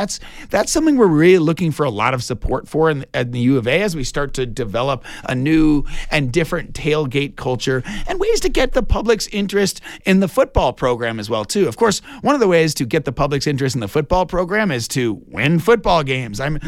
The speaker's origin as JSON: {"language": "English", "town": "Detroit", "region": "Michigan", "country": "United States", "tie": "born or raised there", "said": "313 happens to be the area code from my hometown of Detroit, Michigan."}